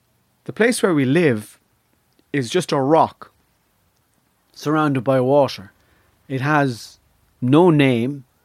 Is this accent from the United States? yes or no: no; Ireland; And being Irish is, even though it's a fiction, it's a fucking delight.